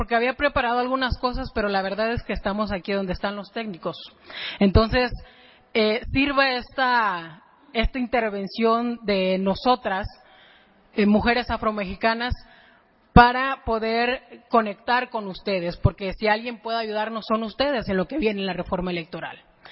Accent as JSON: {"language": "Spanish", "region": "Guerrero", "country": "Mexico", "said": "Venimos la mayoría desde Guerrero, con recursos propios"}